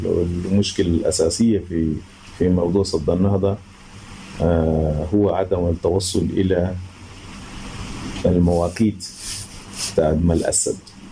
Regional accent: Sudan; إحنا كسودانيين عانينا معاناة كبيرة جدا جدا من الحرب

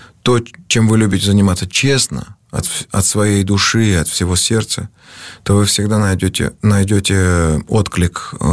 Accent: Abkhazia, Georgia; я всегда с огромным удовольствием и честью говорю о том, что я из Абхазии.

